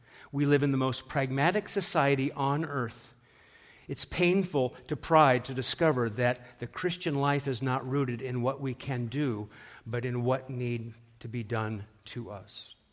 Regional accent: Omaha, Nebraska, United States; also born or lived in New England; And so I'm from Omaha, Nebraska, but if somehow I go into New England mode, because I've been there for a quarter of a century, and I say law, that's really law, right?

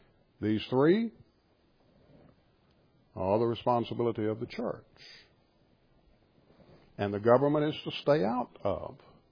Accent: Virginia, United States; I love being an American. I love being a Virginian. I'm beginning to question some of the things that are going on in our Commonwealth.

